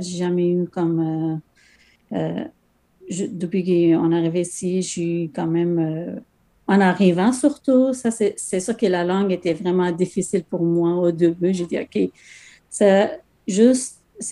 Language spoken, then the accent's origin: French; Afghanistan; French is a second language; also born or lived in Pakistan; Mais en général, nous, on est de l'Afghanistan, mais on vient de le Pakistan. Avant de venir ici, on était au Pakistan.